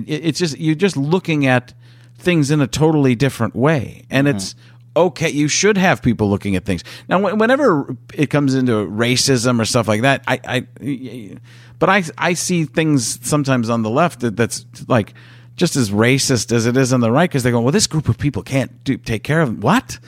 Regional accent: Midwest, United States; And I grew up in the Midwest. And I know what it's like.

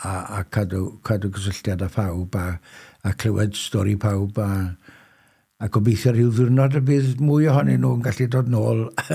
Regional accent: Brynamman, Wales, United Kingdom; Felly, y ffordd hawsau i ddweud ydy, dwi'n dod o Gymru ac mae hynny fel arfer yn ddigon.

